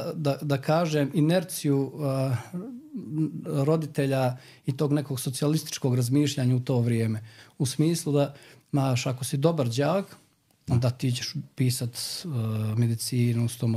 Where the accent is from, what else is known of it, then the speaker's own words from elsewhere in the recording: Berovo, North Macedonia; ja sam živio sa Nenom Rahmetli. Nisam živio sa roditeljima, oni su bili u Sandžaku, ja sam u Berovu, ja i mlađi brat.